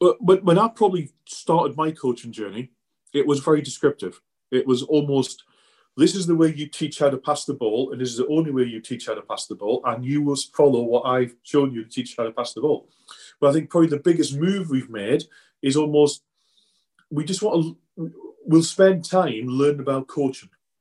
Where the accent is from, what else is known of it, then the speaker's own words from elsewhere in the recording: North East England, United Kingdom; I grew up in the Northeast. My uncle was a joiner, worked on the shipyards, swan hunters, on the River Tyne there